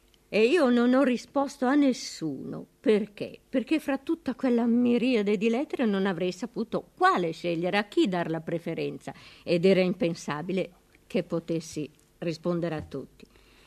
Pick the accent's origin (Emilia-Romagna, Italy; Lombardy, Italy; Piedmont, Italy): Piedmont, Italy; Borgosesia; Che poi non volevo distruggere e ho mandato al mio paese, a Borgo Sesia.